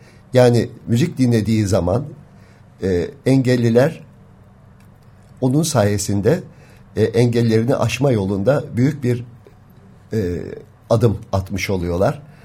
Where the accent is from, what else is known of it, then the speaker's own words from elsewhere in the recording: Tire, İzmir, Turkey; born there; Efendim, ben Tire doğumluyum. 1936 tarihinde orada doğmuşum.